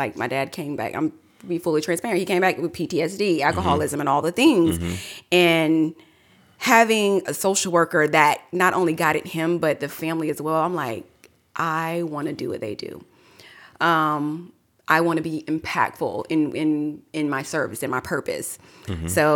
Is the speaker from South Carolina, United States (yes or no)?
yes; Darlington, South Carolina, United States; So I'm from a very small town. Like you said, I'm from Darlington, South Carolina. It's very rural. Quite literally, Doesville is where I'm from.